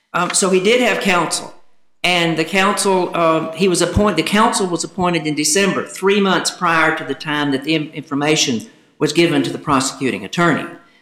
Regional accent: Big Stone Gap, Virginia, United States; from Big Stone Gap, Virginia, and my grandmother on my father's side was from Stickleyville, Virginia.

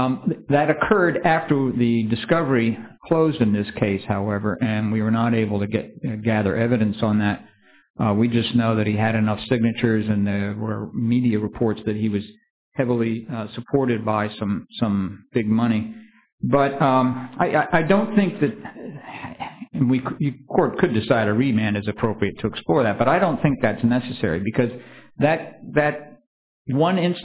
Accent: West Virginia, United States; I'm from West Virginia, and our line is at 1%, which is still one of the highest in the country.

